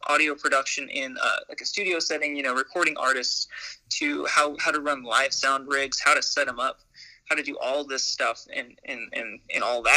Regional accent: California, United States; I'm from California.

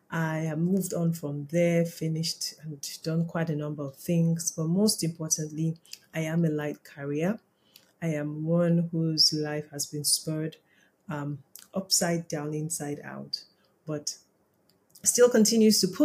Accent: Nigeria; as well as life living in Nigeria as a Nigerian.

